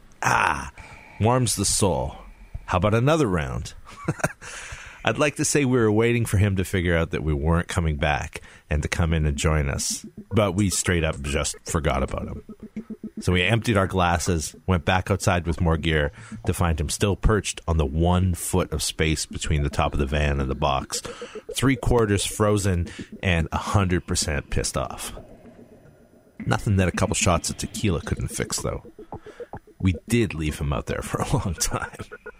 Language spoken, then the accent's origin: English; Canada; Being Canadian, and back then young, cross-Canada touring was our only option.